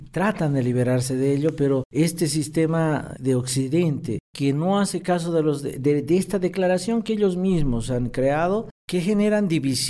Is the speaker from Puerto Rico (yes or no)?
no; Bolivia; Lo mismo ha ocurrido en mi país, en Bolivia